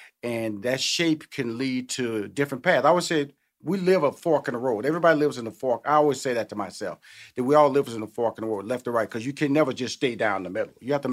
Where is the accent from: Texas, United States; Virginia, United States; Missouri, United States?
Texas, United States; Houston; I come from Houston, Texas. Like I said earlier, born in the inner city. You know, Fifth Ward.